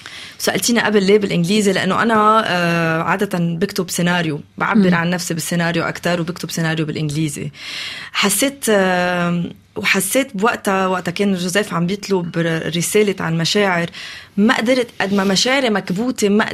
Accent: Lebanon; فكان بالنسبة إلي ماني قادرة كلبنانية أحكي أي شيء

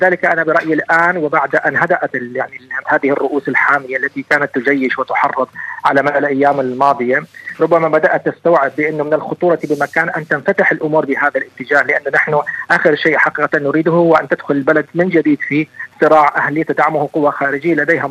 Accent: Syria; لكن نحن نرفض جميعا كسوريين على المساس بأي مدني

